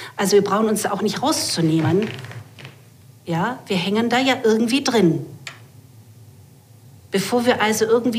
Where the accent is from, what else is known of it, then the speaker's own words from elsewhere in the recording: Germany; Ich bin selber ja Deutsche, damit haben wir als Deutsche auch viel zu tun.